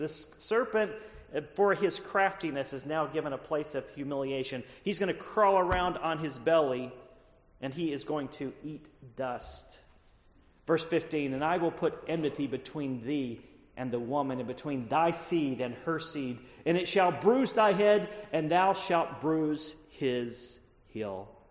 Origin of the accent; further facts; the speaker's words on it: Texas, United States; now in North Carolina, United States; I grew up in East Texas where we have cotton mouths, water moccasins.